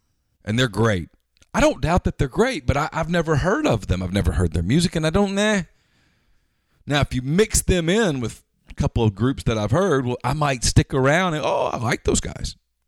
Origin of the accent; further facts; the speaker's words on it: Ruston, Louisiana, United States; I grew up in Ruston, Louisiana.